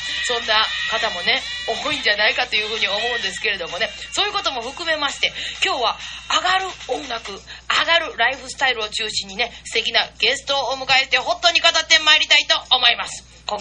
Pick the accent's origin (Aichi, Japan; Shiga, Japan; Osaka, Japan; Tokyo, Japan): Shiga, Japan; FM 草津、毎週のこの時間は滋賀県生まれの滋賀県育ち、農村ソウルシンガーの … がお送りするハッピーミュージックアワー